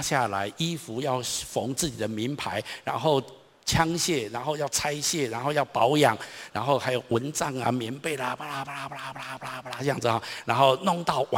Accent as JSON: {"language": "Chinese", "region": "Taichung", "country": "Taiwan", "tie": "born or raised there", "said": "我从小在台中长大，我读立新国小、双十国中、台中一中、东海大学"}